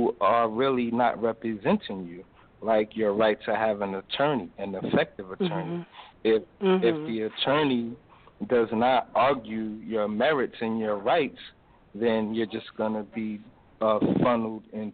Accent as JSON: {"language": "English", "town": "New York City", "region": "New York", "country": "United States", "said": "I'm from Harlem."}